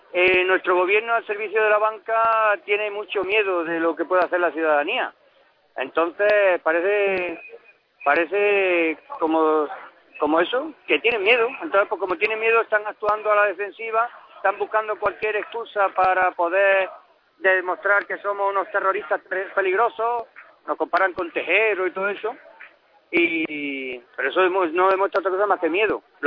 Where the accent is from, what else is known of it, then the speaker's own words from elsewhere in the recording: Granada, Andalusia, Spain; No, yo soy de Granada. Pertenezco al grupo de Granada